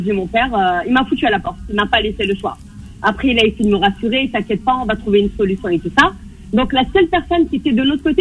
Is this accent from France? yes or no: yes; France; born there; Donc moi, je suis kabyle, née en France, d'origine kabyle avec une éducation stricte kabyle